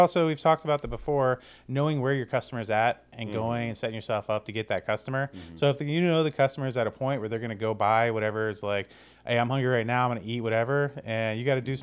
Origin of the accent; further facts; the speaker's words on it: Charleston, South Carolina, United States; also born or lived in Miami, Florida; I grew up down in Charleston and in Miami